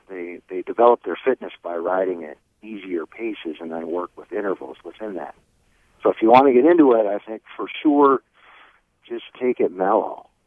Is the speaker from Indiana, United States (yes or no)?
no; Menomonee Falls, Wisconsin, United States; I grew up riding bikes in the Kettle Moraine outside of Menominee Falls and Hubertus and such